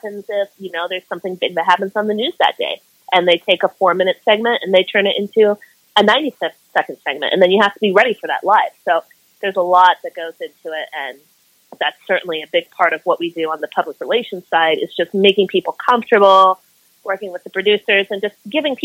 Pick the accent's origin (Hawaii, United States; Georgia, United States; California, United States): Hawaii, United States; wrestling was a huge part of my childhood. I grew up in Hawaii.